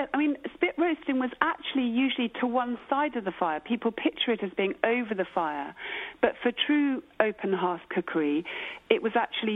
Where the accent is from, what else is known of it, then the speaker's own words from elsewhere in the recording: United Kingdom; I'm a British person, so I would say this